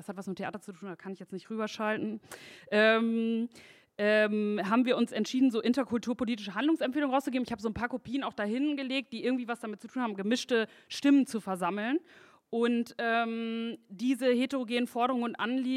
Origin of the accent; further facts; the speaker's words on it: North Rhine-Westphalia, Germany; ich komme aus NRW, aber ich komme aus dem Ruhrgebiet, also das finde ich irgendwie total wichtig.